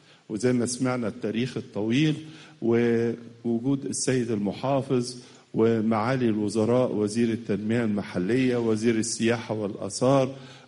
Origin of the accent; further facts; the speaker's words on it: Egypt; ونحن كشعب مصري